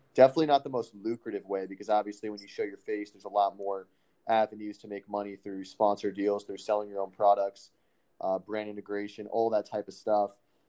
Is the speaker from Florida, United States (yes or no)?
yes; Florida, United States; Yeah. South Florida.